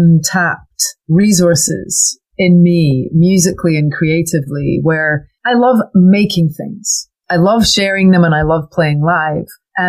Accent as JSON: {"language": "English", "region": "Scotland", "country": "United Kingdom", "moved": "yes", "lives_now": "United States", "said": "I'm a Scottish girl who's emigrated to America."}